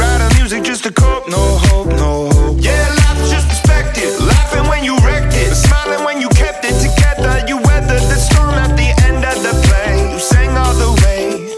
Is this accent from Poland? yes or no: no; Belgium; En Belgique, chez nous, parce que bon, Lorenza et moi, on est belges.